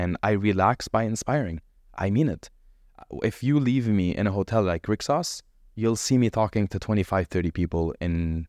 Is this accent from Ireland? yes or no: no; Lebanon; now in United Arab Emirates; I have had Emirati and Saudi friends growing up in Lebanon